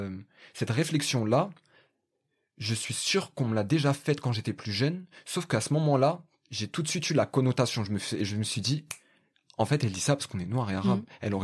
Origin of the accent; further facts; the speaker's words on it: France; born there; moi, je suis né en France, et je me suis senti français, je me sens encore français, je me sens aussi bien français que marocain, mais... Et moi, je n'ai pas besoin d'être reconnaissant, parce que je suis né en France, en fait.